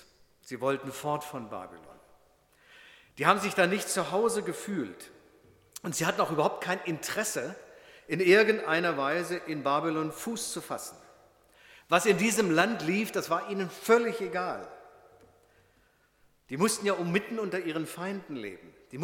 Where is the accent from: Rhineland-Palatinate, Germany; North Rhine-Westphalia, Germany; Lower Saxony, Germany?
Lower Saxony, Germany; Hanover; Ich bin gebürtiger Norddeutscher, das ist ein gewisser Makel. Ich komme aus Hannover, ich spreche Hochdeutsch. Ich bin aber schwäbisch sozialisiert und inkulturiert, nur mit Sprache, da hapert es noch ein bisschen.